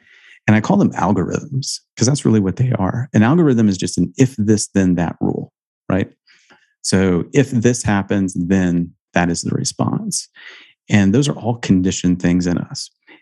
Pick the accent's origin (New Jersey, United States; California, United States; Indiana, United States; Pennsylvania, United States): Indiana, United States; I grew up in a very, very conservative Christian home, good Midwestern home. I grew up in Indiana. I went to a Christian college.